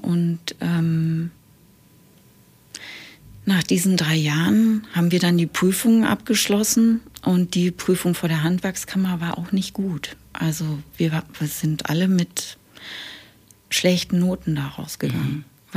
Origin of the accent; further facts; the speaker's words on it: Lower Saxony, Germany; also ich bin ja, wie gesagt, im Weserbergland in der Kleinstadt groß geworden.